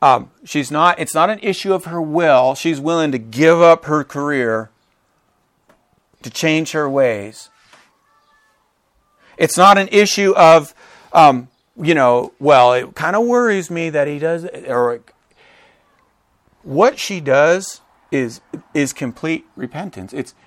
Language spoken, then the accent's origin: English; Midwest, United States; Now, you know, I grew up in the Midwest, and what farmers do before they plant the seed is they till the soil.